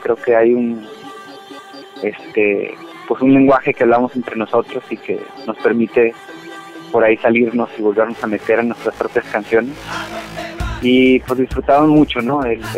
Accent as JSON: {"language": "Spanish", "region": "northern Mexico", "country": "Mexico", "said": "a donde venimos del norte de México."}